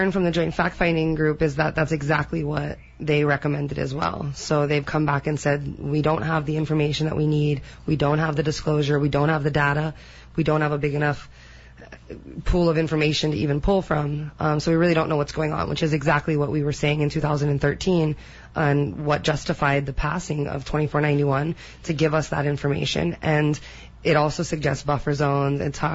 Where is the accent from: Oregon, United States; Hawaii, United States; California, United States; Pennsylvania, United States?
Hawaii, United States; Kapahi; I'm originally from Kapahi. I was born on Kahuna Road and raised mostly in Kapahi and through the North Shore. I went to Kapahi High School. I graduated in 2002.